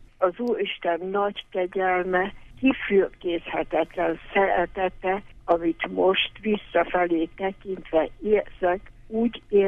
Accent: Zirc, Veszprém County, Hungary; born there; mivel én zirci születésű vagyok

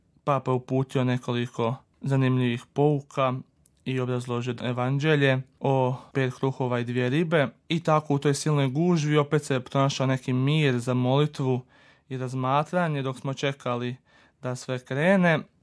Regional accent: Osijek, Osijek-Baranja County, Croatia; now in Rome, Italy; dolazim iz Osijeka, bogoslov sam u Đakovu

